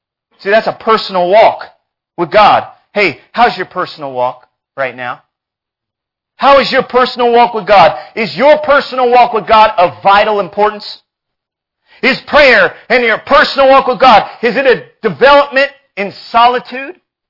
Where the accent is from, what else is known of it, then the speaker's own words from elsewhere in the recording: Texas, United States; I was born and raised in West Texas. When I came here, I was claustrophobic. I grew up on a ranch.